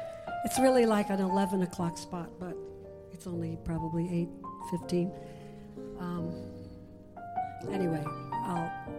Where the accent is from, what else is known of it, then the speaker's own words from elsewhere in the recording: Brooklyn, New York, United States; I grew up in Brooklyn, and I remember coming to the Village in the early 60s for the first time.